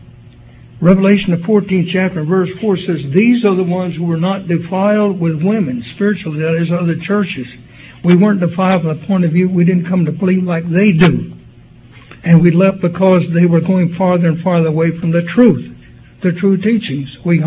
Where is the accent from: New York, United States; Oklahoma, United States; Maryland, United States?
Oklahoma, United States; From my home state of Oklahoma.